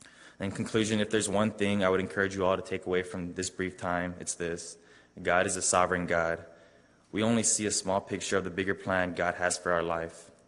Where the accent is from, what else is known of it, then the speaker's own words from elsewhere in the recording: Guam; I'm from Guam, which is located south of Japan, about 3.5 hour flight. It's about 549 square kilometers and with about approximately 165,000 people. So not too big at all.